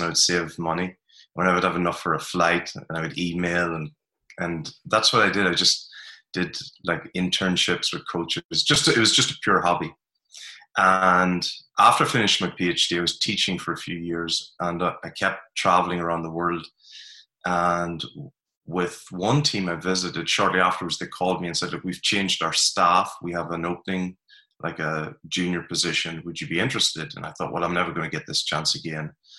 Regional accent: Ireland; Oh, so I grew up in Ireland, grew up along the border during the Troubles, which was interesting.

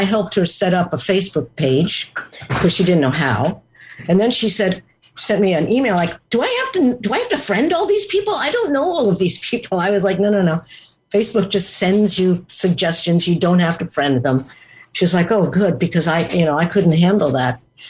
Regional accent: Kearny, New Jersey, United States; born there; I was born also in New Jersey, in Kearney, New Jersey, which at that time was three quarters Scotch-Irish.

